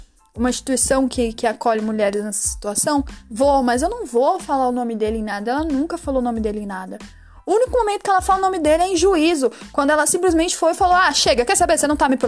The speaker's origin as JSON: {"language": "Portuguese", "country": "Brazil", "said": "Eu aprendi, principalmente sendo brasileira, que a gente vive num mundo muito machista"}